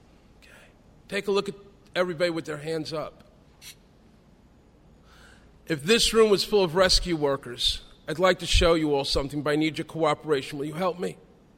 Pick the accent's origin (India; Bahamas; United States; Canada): United States; Bronx, New York; I had dreams of helping to rebuild the South Bronx, where I'd grown up, to physically restore the neighborhood